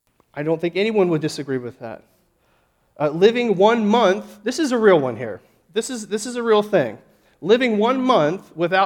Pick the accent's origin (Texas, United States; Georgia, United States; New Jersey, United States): Texas, United States; Now, you giggle, you laugh, because we're from Texas